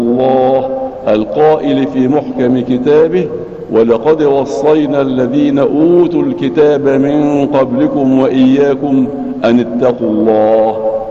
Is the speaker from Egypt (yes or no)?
yes; Egypt; الحمد لله الذي جعل بلدنا مصر بلد أمن وأمان